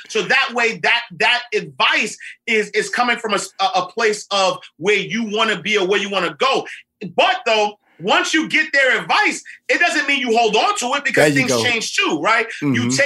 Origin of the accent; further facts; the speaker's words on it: New York City, New York, United States; I grew up in St. Nicholas Projects in Harlem. And so, you know, black guy from Harlem who doesn't have the education that was necessary.